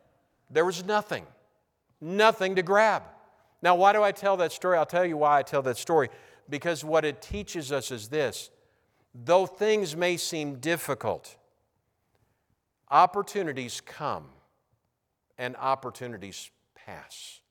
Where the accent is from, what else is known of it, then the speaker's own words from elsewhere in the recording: United States; I'm free as an American, but I'm also free because I'm a Christian.